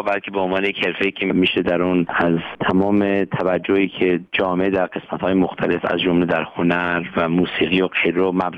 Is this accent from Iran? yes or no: yes; Iran; moved away as an adult; now in United States; من در ایران متولد شدم، در یک خانواده با دو برادر دیگه دبیرستان البرز تحصیل کردم، بعد از دبیرستان به آمریکا آمدم برای ادامه تحصیل و از اون موقع بعد اینجا مقیم هستم.